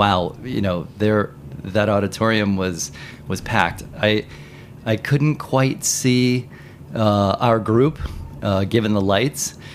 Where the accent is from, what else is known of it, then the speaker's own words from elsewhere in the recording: Cincinnati, Ohio, United States; Yes. Yeah. I grew up in Cincinnati.